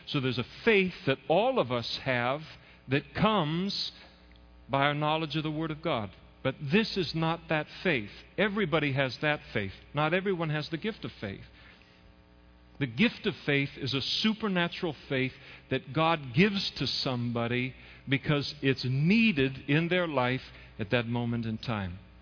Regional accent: Napa, California, United States; in Napa, which is my hometown

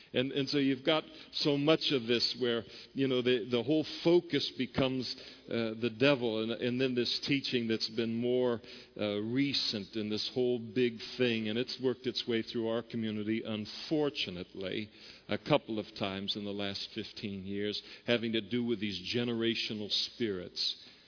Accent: Napa, California, United States; Now, I grew up in Napa

